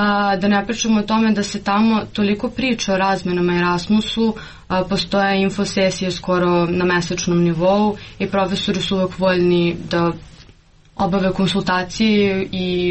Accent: Belgrade, Serbia; now in Bamberg, Germany; zato što sam odrasla u Beogradu, koji je dosta veliki grad u odnosu na Bamberg

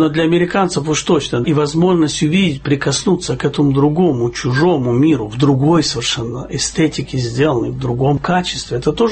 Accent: Kyiv, Ukraine; в Киеве, в моем родном городе

